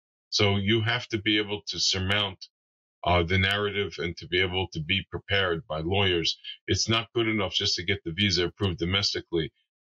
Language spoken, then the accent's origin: English; United States; And I say that embarrassed, truthfully, as an American